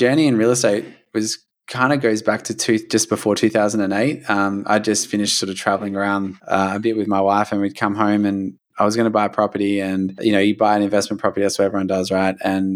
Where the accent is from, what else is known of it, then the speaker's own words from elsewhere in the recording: Perth, Western Australia, Australia; So I'm from Perth, the end of the earth.